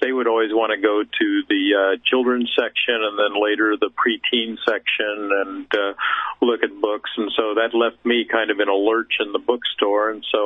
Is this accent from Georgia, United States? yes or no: no; Missouri, United States; but I'm originally from Missouri, so really was coming back home for practice.